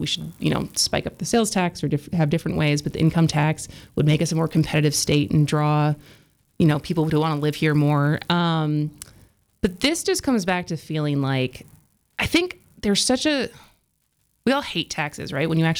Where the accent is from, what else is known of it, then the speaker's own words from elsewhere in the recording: Madison, Wisconsin, United States; I split my time. I grew up in Madison.